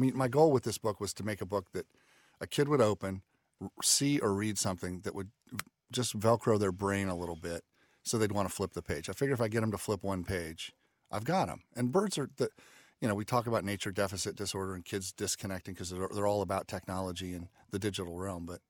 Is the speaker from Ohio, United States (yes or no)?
yes; Ohio, United States; Well, I grew up really birding in Southeast Ohio